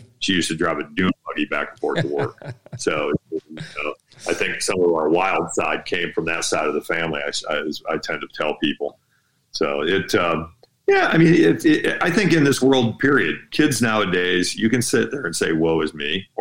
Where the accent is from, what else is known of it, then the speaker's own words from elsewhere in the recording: United States; we grew up on the Mississippi River, so we kind of grew up thinking that we were Huck Finn and always wanted to build the raft and float down the river.